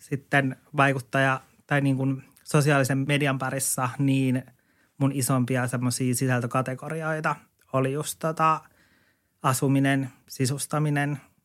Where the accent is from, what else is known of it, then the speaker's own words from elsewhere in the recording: Lapland, Finland; also born or lived in Oulu; mä oon alun perin kotoisin Lapista, eli koen olevani lappilainen. Mutta oon siis asunut myös pitkään Oulussa, joten se on mun semmoinen niin kuin kakkosidentiteetti.